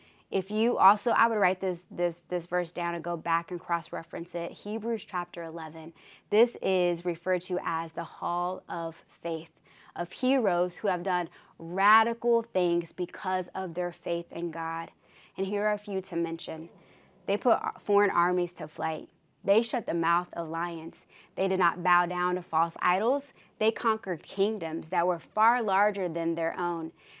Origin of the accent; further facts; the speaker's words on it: Kansas City, Missouri, United States; now in Atlanta, United States; I'm not from here. I'm actually from Kansas City, y'all.